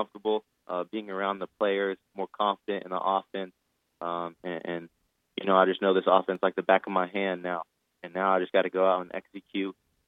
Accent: Lubbock, Texas, United States; And, you know, growing up in Lubbock, I kind of wanted to go to Tech.

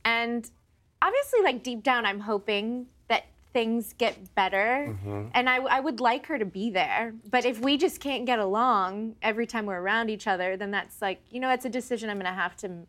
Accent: New Orleans, Louisiana, United States; I mean, I've always loved cemeteries. I grew up in New Orleans.

